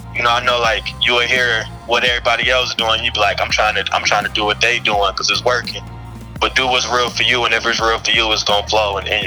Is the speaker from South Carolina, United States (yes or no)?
no; Grand Rapids, Michigan, United States; I'm out of Grand Rapids, Michigan.